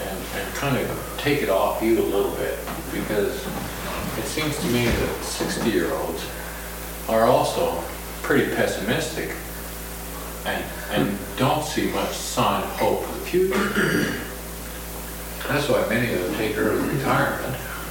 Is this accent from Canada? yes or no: yes; Canada; I speak not as an American, but as a Canadian.